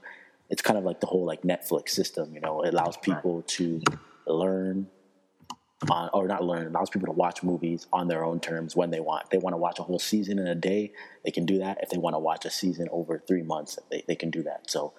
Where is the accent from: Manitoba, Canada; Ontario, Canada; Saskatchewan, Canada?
Ontario, Canada; Toronto; I'm from Toronto, Ontario